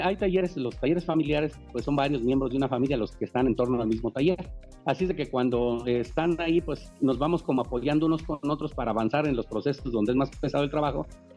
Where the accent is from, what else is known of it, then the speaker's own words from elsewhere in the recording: Santa Clara del Cobre, Michoacán, Mexico; soy de Santa Clara del Cobre, Michoacán, el único lugar donde con orgullo enseñamos el cobre